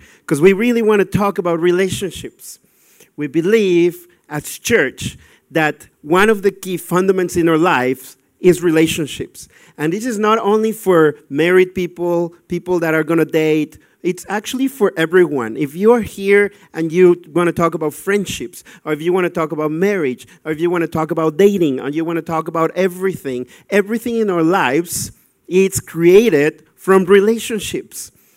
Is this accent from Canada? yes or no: no; Mexico; now in Australia; for those that are new. I'm originally from Mexico. I'm Australian, and I'm married to a beautiful Dutch girl. Have two kids that were born in Germany.